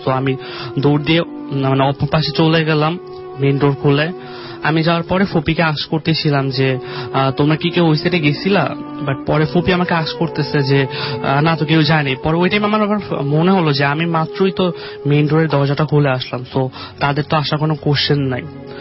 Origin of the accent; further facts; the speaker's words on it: Banasree Rampura, Dhaka Division, Bangladesh; Hello listeners … from Banasree Rampura.